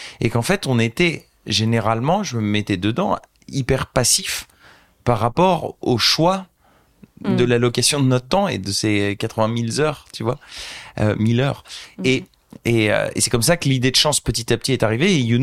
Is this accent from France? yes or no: yes; Hauts-de-France, France; moved away as an adult; also born or lived in Argentina; je viens du nord de la France, de ouais. Picardie, et ma maman, mon papa est français, ma mère est égyptienne, sa famille est italienne libanaise.